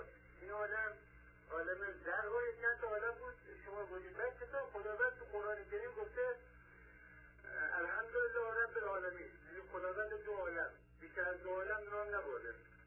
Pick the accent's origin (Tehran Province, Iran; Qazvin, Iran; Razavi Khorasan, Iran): Qazvin, Iran; من از قزوین هستم. از بافت یزد زنگ می‌زنم.